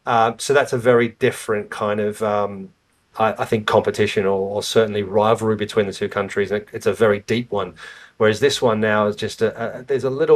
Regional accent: Australia; any background, we're all Australian

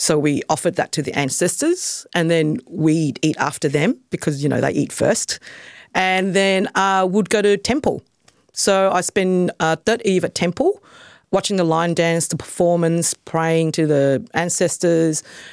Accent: Brisbane, Queensland, Australia; also born or lived in Melbourne; Yeah, I mean, I grew up in Brisbane, and I grew up in Melbourne as well.

